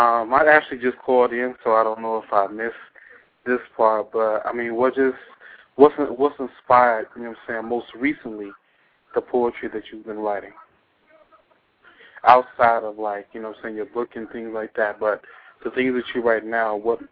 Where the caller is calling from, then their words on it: Chicago, Illinois, United States; I'm calling from Chicago.